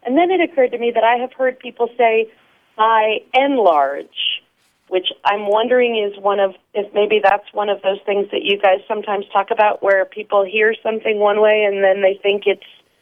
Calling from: New York City, New York, United States; Hi, Grant. … I'm calling from New York City.

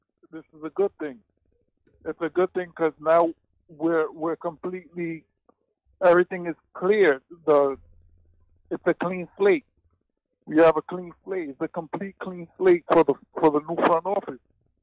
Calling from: Bronx, New York, United States; I'm calling from the Bronx.

